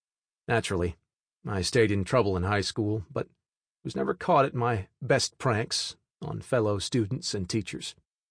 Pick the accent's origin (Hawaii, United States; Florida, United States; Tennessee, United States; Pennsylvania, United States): Tennessee, United States; Water Hill; I was born and raised in the Nashville, Tennessee area, and lived in several small towns before my dad and mom settled down outside of Water Hill, Tennessee. I lived there until I joined the Army.